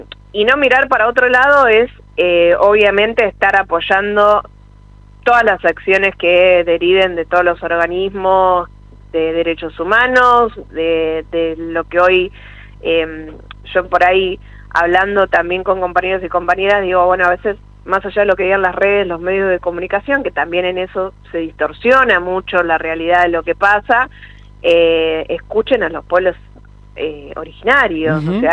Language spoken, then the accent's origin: Spanish; Argentina; como ciudadanos argentinos y argentinas